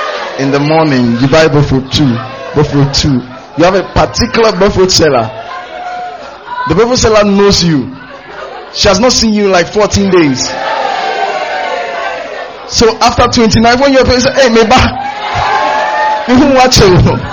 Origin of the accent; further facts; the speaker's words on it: Ghana; They ask me, where are you from? Oh, Ghana. I'm just Ghana.